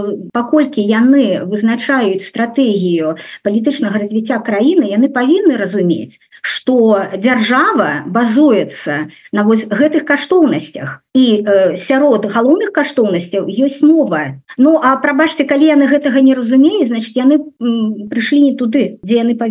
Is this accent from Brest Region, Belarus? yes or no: yes; Baranavichy, Brest Region, Belarus; І я ж тады жыла ў Баранавічах некалькі гадоў. Ну гэта мой родны горад.